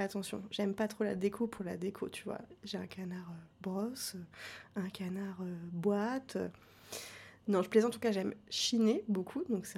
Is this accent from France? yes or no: yes; Le Havre, Normandy, France; Moi, je venais du Havre.